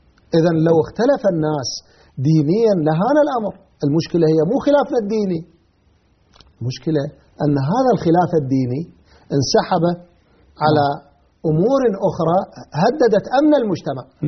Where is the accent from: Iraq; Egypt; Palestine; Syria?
Iraq; فأنا الآن كعراقي أتكلم، أنا عندي مشكلة كبيرة في البلد